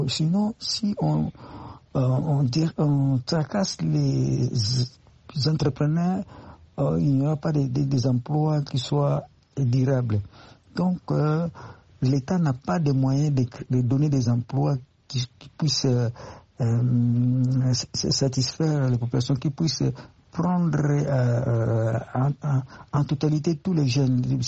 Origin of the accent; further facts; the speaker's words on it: DR Congo; qui utilisent les travailleurs congolais chez moi, en RD Congo